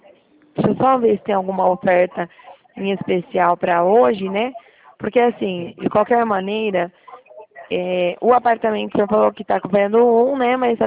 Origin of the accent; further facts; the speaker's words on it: Dracena, São Paulo, Brazil; eu sou de Dracena.